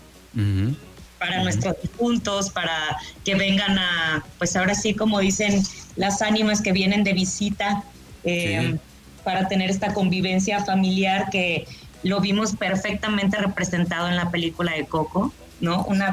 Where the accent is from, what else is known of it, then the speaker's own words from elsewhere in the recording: Mexico; lo cual es un orgullo para todos como mexicanos